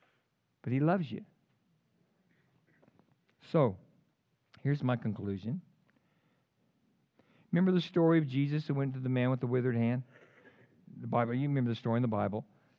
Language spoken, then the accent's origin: English; Texas, United States; You can tell I'm from Texas.